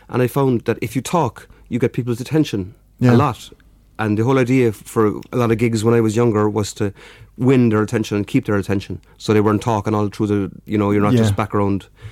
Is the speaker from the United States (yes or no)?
no; Cork, Munster, Ireland; also born or lived in Bantry; So I'm from Cork City, but I spent a lot of my childhood down in the farm in Bantry, County Cork